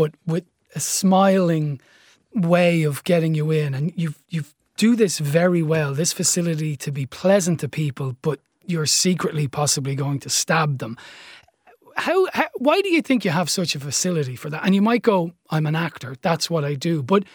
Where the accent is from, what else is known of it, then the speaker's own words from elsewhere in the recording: Blanchardstown, Leinster, Ireland; I grew up in the 80s in Blanchardstown.